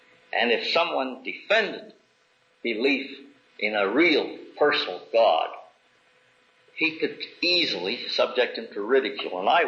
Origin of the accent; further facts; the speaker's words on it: Calumet, Michigan, United States; born there; you would not come very near guessing that I was born in Calumet, Michigan.